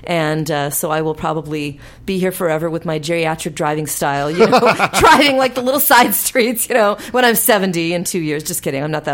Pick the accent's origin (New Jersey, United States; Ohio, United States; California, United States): California, United States; And then I wanted to come back to California because this is my home state. I, you know, grew up here.